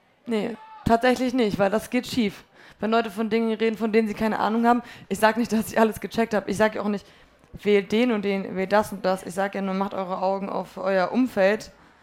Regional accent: Poland; now in Germany; Und bei uns in Polen ist es ja auch so, wir leben mit den Großeltern dann zusammen im Haus. Man lebt in 4-Generationen-Haushalten so oft. Und das ist so eine Sache, die mir in Deutschland ein bisschen fehlt

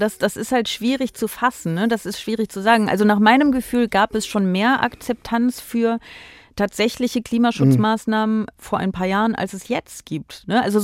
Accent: Aachen, North Rhine-Westphalia, Germany; also born or lived in Netherlands; Ich komme aus Aachen, ja. Ich habe aber auf niederländischer Seite gewohnt.

